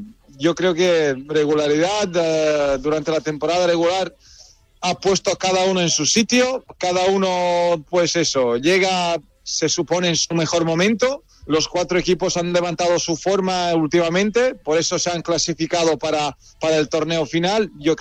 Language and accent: Spanish; Serbia; como no se puede perder la oportunidad de estar en un Final Four en mi país, ¿no?